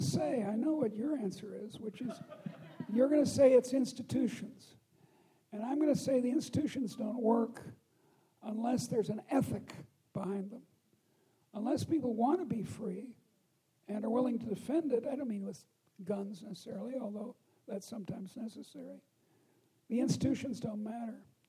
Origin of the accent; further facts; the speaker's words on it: Chicago, Illinois, United States; This is my hometown. I'm shocked. I come from Chicago. We're very proud of our architecture.